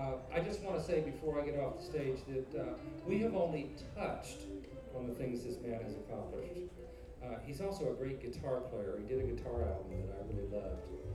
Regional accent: West Virginia, United States; the shy, quiet country boy that is from my home state of West Virginia, and I used to play some music.

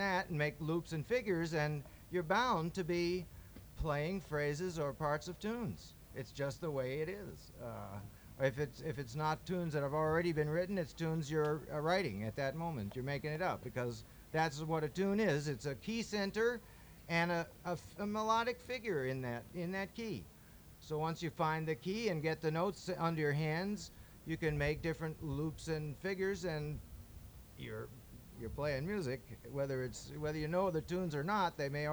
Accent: Massachusetts, United States; born there; Well, Arab is in Alabama, and that's where my mother came from. And but I was born in the Bay State, Massachusetts, and seemed kind of symmetrical to me.

